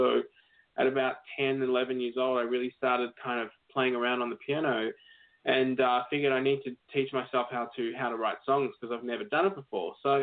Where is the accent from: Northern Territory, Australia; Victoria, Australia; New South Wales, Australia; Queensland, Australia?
Victoria, Australia; Melbourne; I grew up in Melbourne, where I am now.